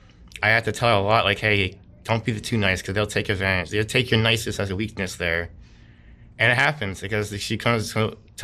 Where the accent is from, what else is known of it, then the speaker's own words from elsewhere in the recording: New Jersey, United States; Oh yeah, I grew up in Jersey, not New York, but I see it all a lot because I used to go in and out of New York a lot as a kid.